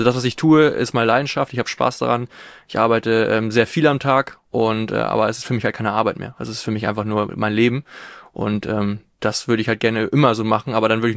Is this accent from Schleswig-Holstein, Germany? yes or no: yes; Breiholz, Schleswig-Holstein, Germany; aus meiner Region, auch aus meinem Dorf quasi, wo ich dann groß geworden bin in Breiholz.